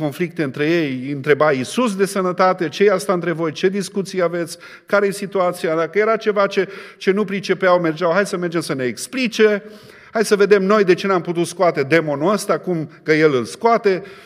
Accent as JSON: {"language": "Romanian", "town": "Hida", "region": "Sălaj County", "country": "Romania", "tie": "born or raised there", "said": "când venit de acasă din satul meu, din Sălaj, din Hida, m-am dus la școală la Șimleu"}